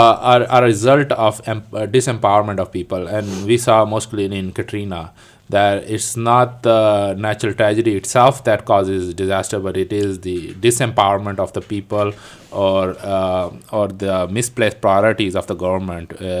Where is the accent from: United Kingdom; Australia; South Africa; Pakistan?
Pakistan; moved away as an adult; now in United States; I've been living here for 10 years. I came in 2000. I'm originally a doctor of veterinary medicine from Pakistan.